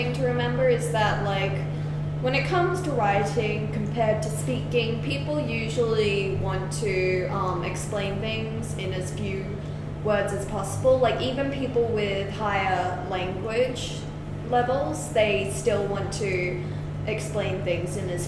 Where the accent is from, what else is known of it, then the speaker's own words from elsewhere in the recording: Texas, United States; I call people sweetheart all the time because I'm from Texas, so...